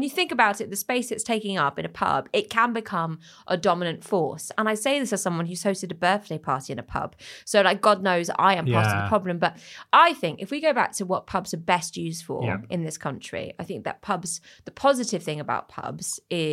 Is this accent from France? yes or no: yes; France; This is about essentially my experience growing up in France, but what it means to be French, what it means to be English.